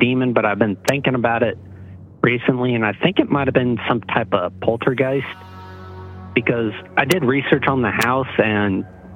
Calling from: South Carolina, United States; from South Carolina again.

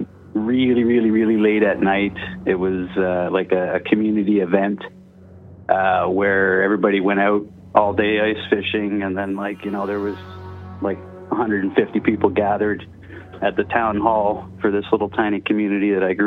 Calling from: North Bay, Ontario, Canada; in North Bay.

